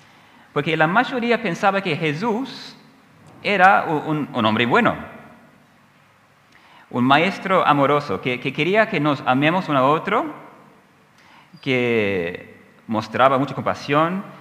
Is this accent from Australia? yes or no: yes; Australia; Spanish is a second language; Hace muchos años en Australia, de donde soy, estaba con un grupo de estudiantes